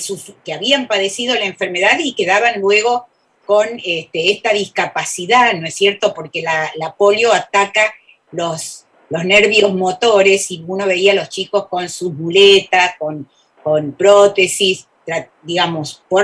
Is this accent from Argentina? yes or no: yes; Banfield, Buenos Aires Province, Argentina; yo me acuerdo cuando era chiquita, vivía en Banfield